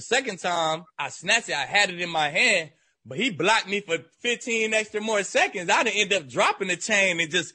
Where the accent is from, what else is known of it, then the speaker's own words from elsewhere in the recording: Dallas, Texas, United States; We both from Dallas. I'm saying he from the South, I'm from the North.